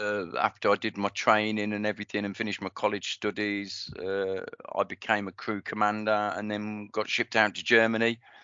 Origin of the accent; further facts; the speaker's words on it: United Kingdom; also born or lived in Ely, United Kingdom; I was born in Cambridge in Ely, but then we got shipped out pretty quickly all over the place. And I spent most of my early childhood till I was about 8 or 9 living in Cyprus